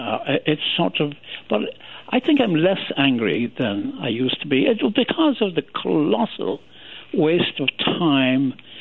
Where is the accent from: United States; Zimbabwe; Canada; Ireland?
Ireland; growing up in Ireland